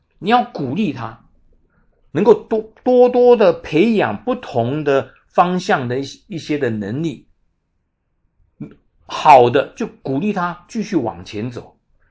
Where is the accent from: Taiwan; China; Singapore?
China; 我们中国做父母的这点是常常是缺乏的。我们中国做父母，中国人做父母的呢，我记得我小时候也是这样子长大的